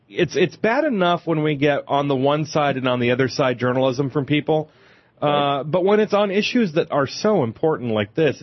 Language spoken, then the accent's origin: English; California, United States; I grew up in California, so by the time I got to other states and saw how they did it, I was shocked.